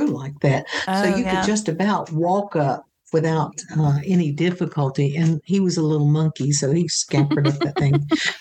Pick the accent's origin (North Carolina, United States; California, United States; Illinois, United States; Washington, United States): North Carolina, United States; When I grew up in Catawba County, which is foothills of the mountains on our side, so we had great, huge, giant white pine trees